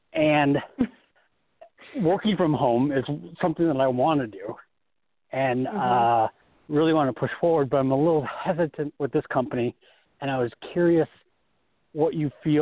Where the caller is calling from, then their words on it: Las Vegas, Nevada, United States; I'm calling from Las Vegas.